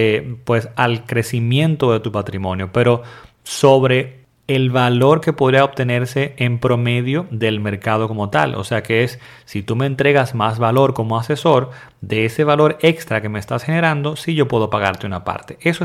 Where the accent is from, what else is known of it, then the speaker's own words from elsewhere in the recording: Dominican Republic; desde aquí, desde el pueblo de Las Terrenas, bellísimo pueblo de Las Terrenas en mi país, República Dominicana